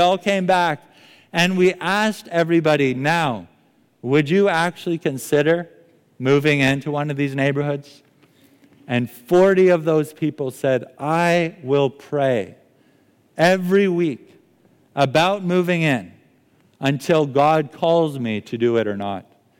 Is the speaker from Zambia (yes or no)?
yes; Zambia; born there; And I was born in Southern Africa and Zambia.